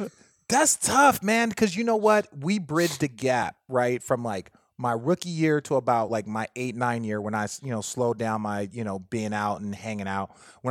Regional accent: Phoenix, Arizona, United States; Like, I'm from Phoenix. Great town to go out in.

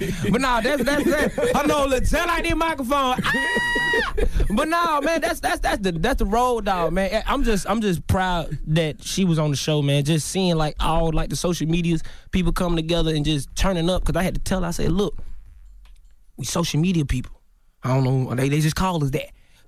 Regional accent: Southern US, United States; now in New York, United States; Man, I'm too southern for this, man.

